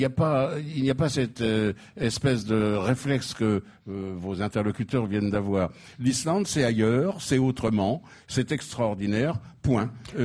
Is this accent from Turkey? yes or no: no; Reims, Grand Est, France; born there; Moi, je suis né à Reims, 340 000, comme par hasard.